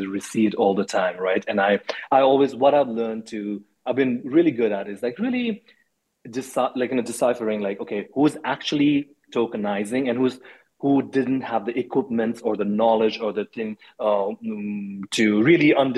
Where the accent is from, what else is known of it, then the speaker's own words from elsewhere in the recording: Nepal; also born or lived in India; I grew up in Nepal and in India.